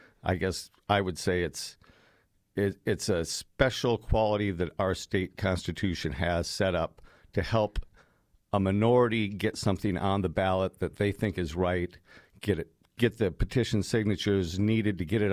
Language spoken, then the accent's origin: English; Aberdeen, United States; Well, I'm from Aberdeen. District 3 is mostly the Aberdeen area.